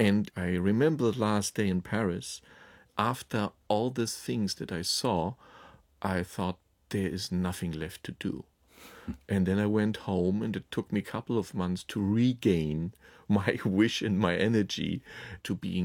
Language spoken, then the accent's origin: English; Berlin, Germany; English is a second language; I grew up in East Berlin, where the wall cut through one town. So on the other side of the town, we had relatives.